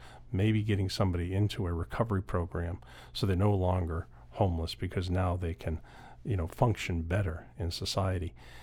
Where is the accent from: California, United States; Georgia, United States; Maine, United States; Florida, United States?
Maine, United States; Old Town; I grew up in Old Town.